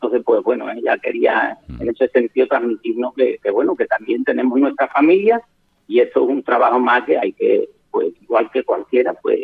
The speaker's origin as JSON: {"language": "Spanish", "town": "Monesterio", "region": "Extremadura", "country": "Spain", "said": "y a todo mi pueblo de Monesterio."}